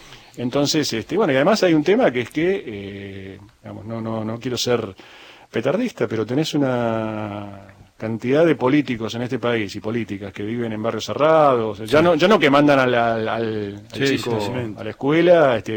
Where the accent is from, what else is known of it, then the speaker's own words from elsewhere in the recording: San Isidro, Buenos Aires Province, Argentina; Yo soy de San Isidro, en Buenos Aires